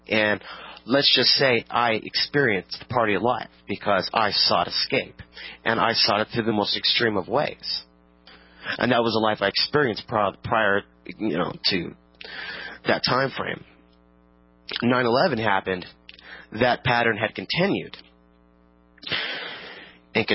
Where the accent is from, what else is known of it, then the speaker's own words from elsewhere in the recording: Portland, Oregon, United States; also born or lived in Virginia; And I move on to live in Virginia. We're outside D.C. until we came back to my hometown now of Portland, Oregon, the only city that I've been comfortable in.